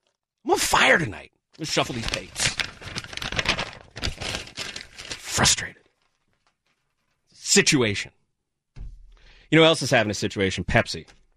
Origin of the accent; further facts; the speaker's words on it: New Jersey, United States; I grew up in New Jersey.